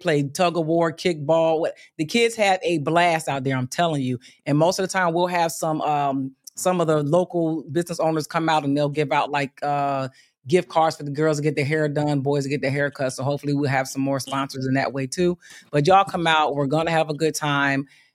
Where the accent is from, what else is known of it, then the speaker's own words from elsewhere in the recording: Bristol, Pennsylvania, United States; It is a huge event in my hometown of Bristol, Pennsylvania.